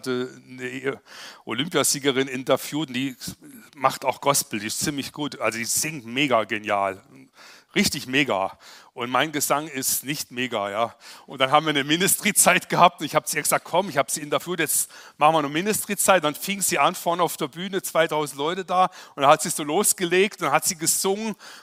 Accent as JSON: {"language": "German", "town": "Freiburg im Breisgau", "region": "Baden-Württemberg", "country": "Germany", "tie": "born or raised there", "said": "ich komme aus Freiburg im Breisgau ursprünglich. Da bin ich aufgewachsen"}